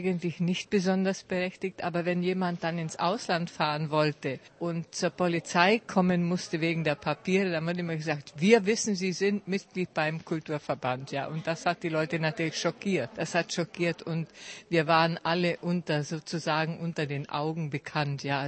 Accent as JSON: {"language": "German", "town": "Jablonec nad Nisou", "region": "Liberec Region", "country": "Czechia", "lives_now": "Ústí nad Labem, Czech Republic", "said": "komme eigentlich aus Kablons, wohne bereits über 50 Jahre in Aussig. Und der Grund, dass wir hierher gekommen sind, war eigentlich die Industrie."}